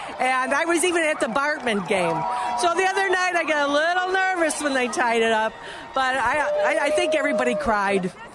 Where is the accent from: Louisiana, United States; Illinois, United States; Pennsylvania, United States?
Illinois, United States; Chicago